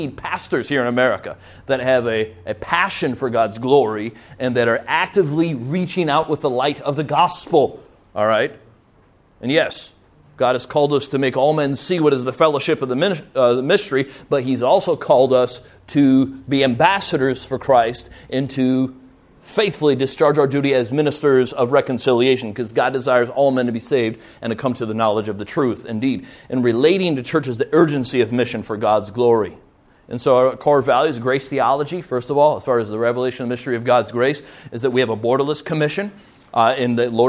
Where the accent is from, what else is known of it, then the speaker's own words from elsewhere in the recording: Cedar Lake, United States; was when it was still in my hometown of Cedar Lake nearby.